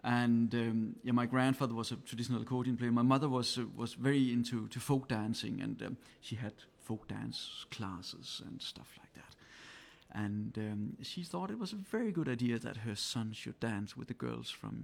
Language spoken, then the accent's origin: English; Southern Denmark, Denmark; I'm from Fyn, the central island in Denmark, from the southern part.